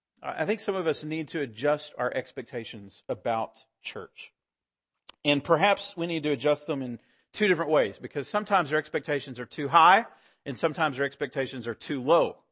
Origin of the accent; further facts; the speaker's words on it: Texas, United States; I'm from West Texas, and that show perfectly hits what culture of West Texas is like.